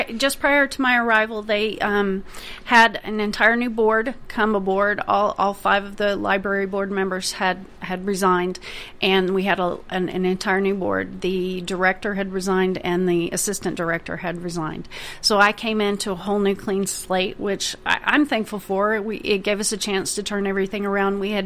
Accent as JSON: {"language": "English", "region": "Oklahoma", "country": "United States", "said": "as you can tell by the accent, I am not from around here. I'm originally from Oklahoma."}